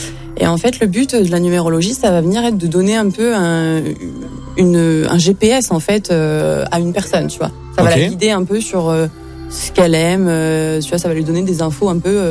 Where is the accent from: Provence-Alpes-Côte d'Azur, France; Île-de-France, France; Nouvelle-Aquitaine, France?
Île-de-France, France; Paris; now in Toulouse, France; Ah bah à la base, je viens de Paris.